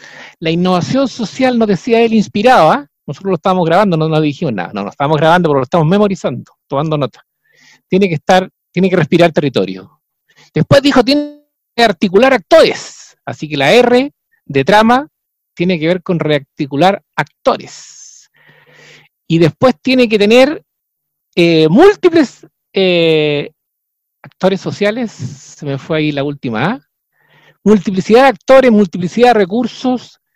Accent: Chiguayante, Biobío, Chile; born there; en Chiguayanto, donde yo nací

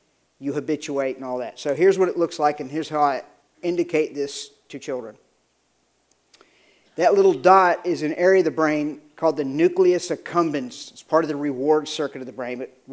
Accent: the South, United States; I don't, because I'm from the South.

